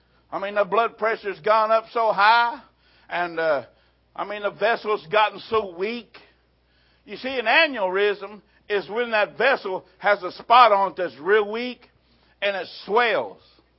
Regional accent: Missouri, United States; They're kind of stubborn and hard-headed like we are from Missouri. They're stubborn as a Missouri mule.

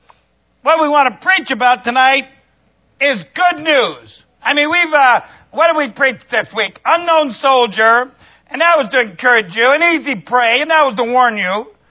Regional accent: Ohio, United States; Now, when I grew up in Ohio, we called it pop, like Coca-Cola.

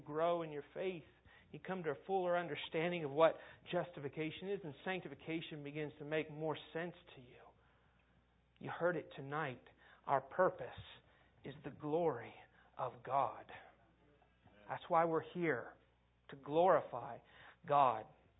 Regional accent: Ohio, United States; born there; I lived here for 12 years, but you forget, some of you, I was born in Ohio

